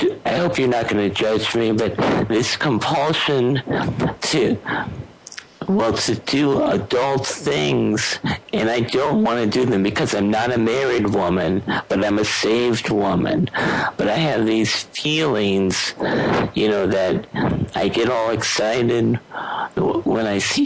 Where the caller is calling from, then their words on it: Chicago, Illinois, United States; I'm calling from Chicago, Illinois.